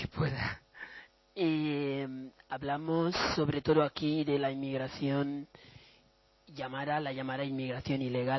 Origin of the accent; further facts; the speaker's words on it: Equatorial Guinea; Soy de Guinea Ecuatorial